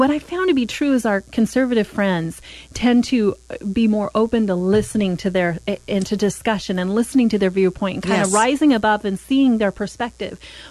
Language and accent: English; Oregon, United States; I said, I'm from Oregon. I love Oregon.